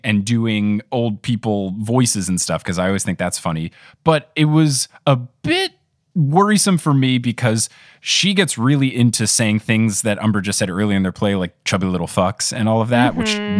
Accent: New Jersey, United States; the other thing is I am very much a New Jersey born and raised boy.

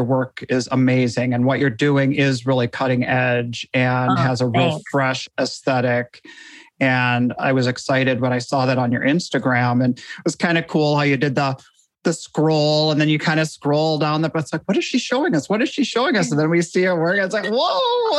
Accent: Iowa, United States; also born or lived in Minneapolis; I grew up, I was born and raised in Iowa and moved to Minneapolis, and I'm in Western Wisconsin now.

